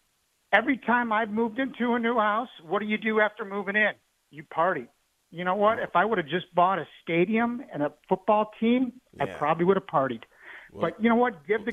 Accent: Chicago, Illinois, United States; I'm from Chicago, and first of all, it was probably the most entertaining preseason game I've ever watched in my entire life.

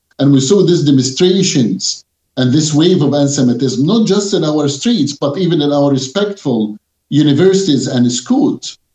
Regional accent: Egypt; born there; English is a second language; I was born in Egypt from a Muslim family.

